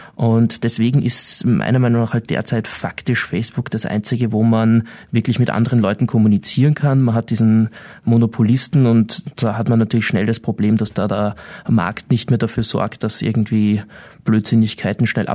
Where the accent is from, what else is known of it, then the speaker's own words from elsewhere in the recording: Austria; da kann man halbwegs stolz sein als Österreicher ausnahmsweise mal